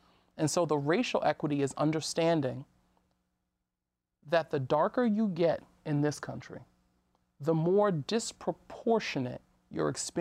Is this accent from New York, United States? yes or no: yes; Brooklyn, New York, United States; One, as a child growing up in Brooklyn and East New York, I felt like I saw some of the best and worst examples of what can happen when you have an influx of drugs in your community.